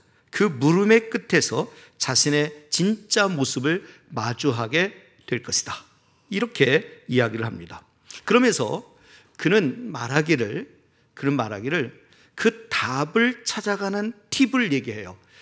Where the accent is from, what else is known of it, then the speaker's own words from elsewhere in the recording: Chungcheong, South Korea; 저도 충청도 사람이지만 그 충청도 사투리를 옆에서 듣고 있는데 너무 재밌는 거예요.